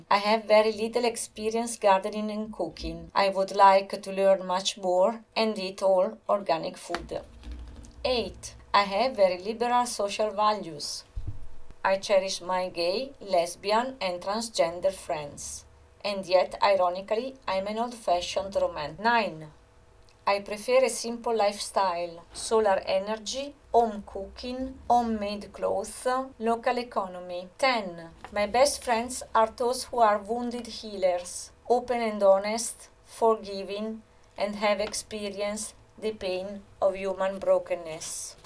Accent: United States; Although I am an American, I am ashamed of my country. I think the USA is a bully.

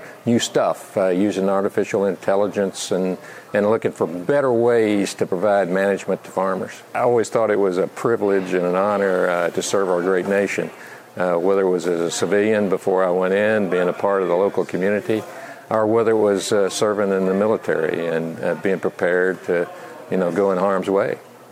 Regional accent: Tennessee, United States; I'm from Crockett County, Tennessee.

